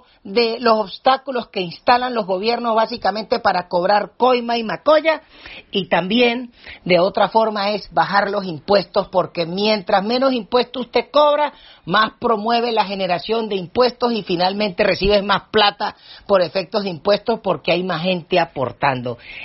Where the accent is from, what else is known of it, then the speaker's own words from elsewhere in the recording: Táchira, Venezuela; los ciudadanos del Táchira no dejamos de ser venezolanos porque estamos en la frontera.